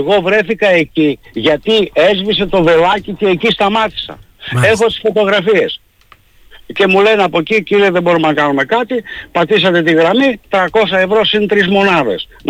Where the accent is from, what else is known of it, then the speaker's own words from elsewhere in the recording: Paphos District, Cyprus; Είμαι παφίτης από το Μεσολόγγι και πληρώνω τις υποχρεώσεις μου